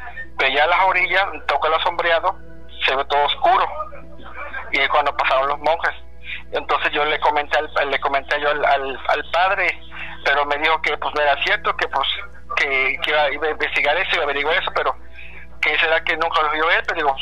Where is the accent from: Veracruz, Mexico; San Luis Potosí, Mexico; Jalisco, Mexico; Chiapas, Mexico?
Veracruz, Mexico; Actopan; de Actopan, Veracruz.